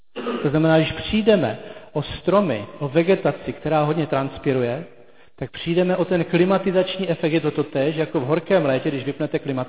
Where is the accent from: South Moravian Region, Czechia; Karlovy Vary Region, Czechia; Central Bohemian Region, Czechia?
South Moravian Region, Czechia; na Jižní Moravě, odkud pocházím